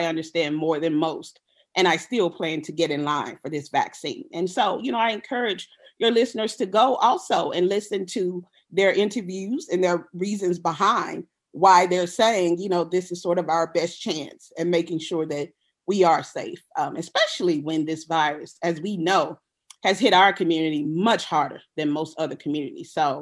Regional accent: Mississippi, United States; what I saw in my own community growing up in the Mississippi Delta

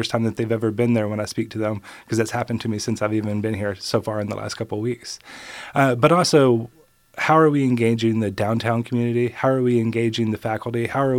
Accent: Arkansas, United States; I'm originally from Arkansas, which some people might not realize about me. And I come from a background that's a little bit different than some of the other folks.

